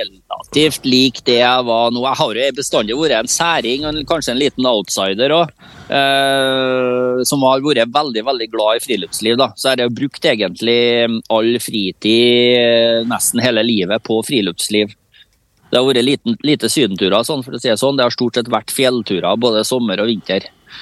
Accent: Orkland, Trøndelag, Norway; also born or lived in Levanger; så jeg nok Harbarka Trønder, ja. Født på Levanger og oppvokst på Fannrammen I Orkland kommune nå, da.

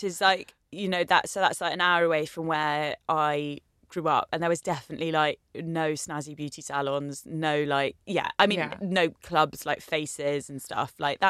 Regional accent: East of England, United Kingdom; born or raised there

